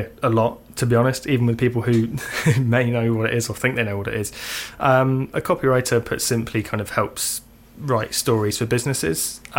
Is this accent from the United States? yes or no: no; Southampton, South East England, United Kingdom; So I was born and raised in Southampton, or just on the outskirts, studied locally